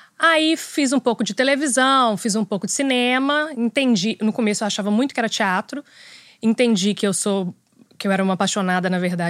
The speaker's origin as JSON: {"language": "Portuguese", "town": "Belo Horizonte", "region": "Minas Gerais", "country": "Brazil", "moved": "as an adult", "lives_now": "São Paulo, Brazil", "said": "Sou de Belo Horizonte. Então começou um pouquinho antes de eu me mudar para São Paulo. Eu moro em São Paulo hoje há 16 anos."}